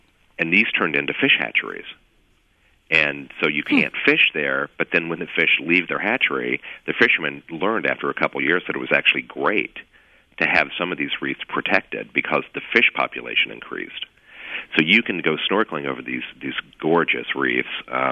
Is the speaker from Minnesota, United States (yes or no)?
no; Indiana, United States; I grew up in the Midwest. My childhood vacations were all based upon piling into the station wagon, driving to a nearby Midwestern city. I grew up in northern Indiana.